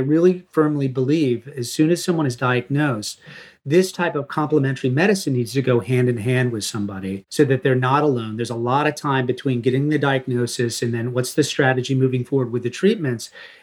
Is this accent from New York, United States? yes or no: no; Maine, United States; You know, growing up in Maine, you never went in swimming. You'd go boating, you'd do some stuff, but as kids, just so damn cold, you didn't grow up doing it.